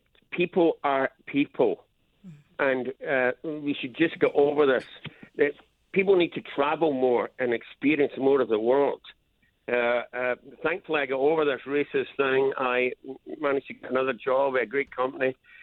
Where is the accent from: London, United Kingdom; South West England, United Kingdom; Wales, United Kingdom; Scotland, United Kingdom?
Scotland, United Kingdom; also born or lived in Spain; now in Maine, United States; I came here from Scotland to via Spain. I was in Spain for 2 years.